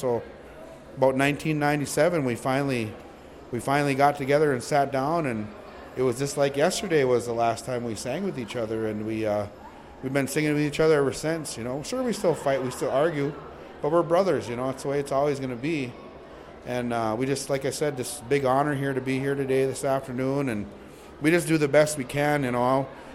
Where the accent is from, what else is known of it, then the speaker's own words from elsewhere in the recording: Callaway, Minnesota, United States; I'm from Callaway, Minnesota